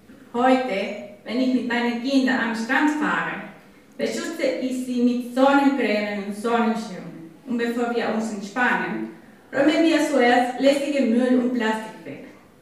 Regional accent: Venezuela; German is a second language; now in Tübingen, Germany; Ich wohne in Tübingen seit 20 Jahren und ich komme aus Venezuela.

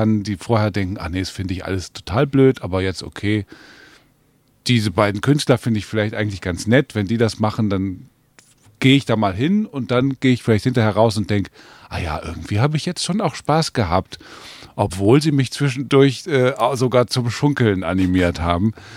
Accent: Cologne, North Rhine-Westphalia, Germany; dann ist es ja bei uns in Köln genauso

